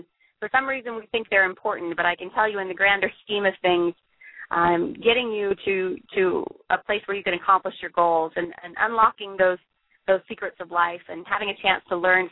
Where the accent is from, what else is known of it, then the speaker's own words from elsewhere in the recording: Bakersfield, California, United States; I'm in my hometown of Bakersfield this week